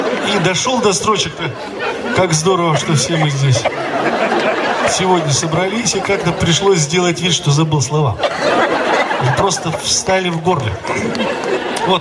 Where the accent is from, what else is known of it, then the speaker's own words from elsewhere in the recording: Chelyabinsk, Chelyabinsk Oblast, Russia; now in Moscow, Russia; Конечно, я сам-то не с Москвы, сам-то. Сам-то я из Челябинска, и, конечно, никогда не мог себе представить, что буду жить в Москве